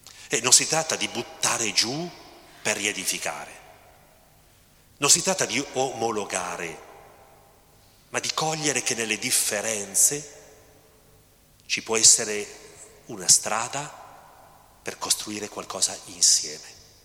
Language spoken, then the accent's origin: Italian; Cremona, Lombardy, Italy; un prete che veniva dalla mia terra, da Cremona